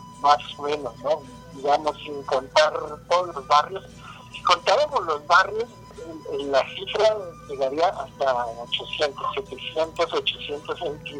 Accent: Colombia; moved away as an adult; now in Mexico; Yo soy periodista y soy colombiano y vine a México a hacer una posgrado en estudios latinoamericanos.

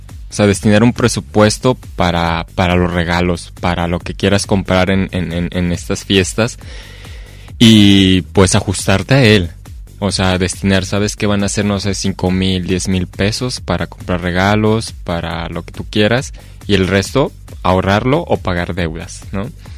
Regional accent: Mexico; Pero como buenos mexicanos, nunca ahorramos.

